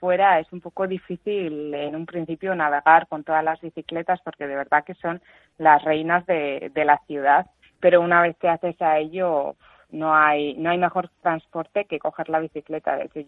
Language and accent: Spanish; Basque Country, Spain; yo que soy de cerca de Bilbao